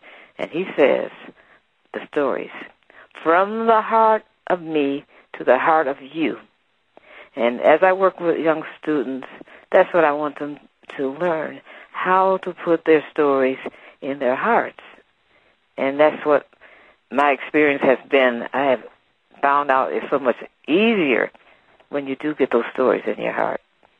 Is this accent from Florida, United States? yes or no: no; Ohio, United States; And I'm from Ohio, and that's my story.